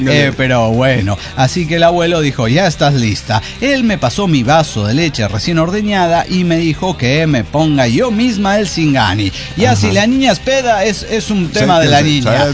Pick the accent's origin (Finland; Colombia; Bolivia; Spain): Bolivia; Cochabamba; de Cochabamba, Bolivia.